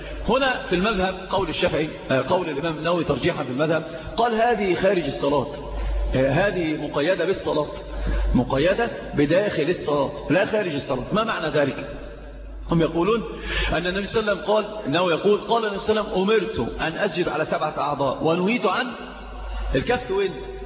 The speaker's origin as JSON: {"language": "Arabic", "country": "Egypt", "said": "المرأة اللي عندنا في مصر يسمونها كحكة"}